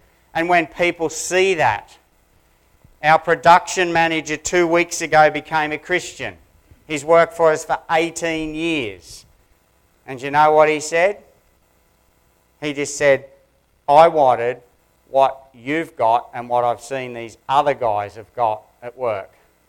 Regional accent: Sydney, New South Wales, Australia; I was brought up in Sydney

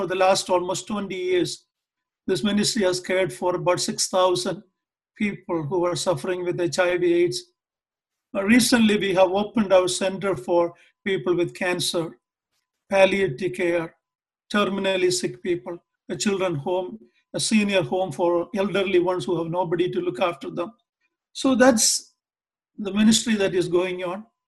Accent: Kerala, India; So having born and brought up in India, in the state of Kerala, at a young age

